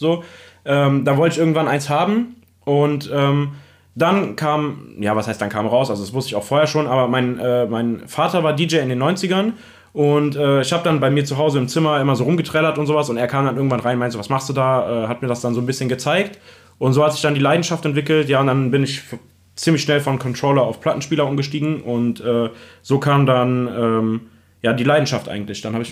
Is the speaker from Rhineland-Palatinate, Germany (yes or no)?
yes; Remagen, Rhineland-Palatinate, Germany; now in Bad Breisig, Germany